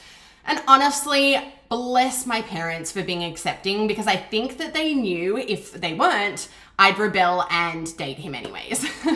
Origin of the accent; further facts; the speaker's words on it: Canberra, Australian Capital Territory, Australia; born there; So I was born in Canberra, Australia, which for those who don't know is actually the capital of Australia, in August 1991.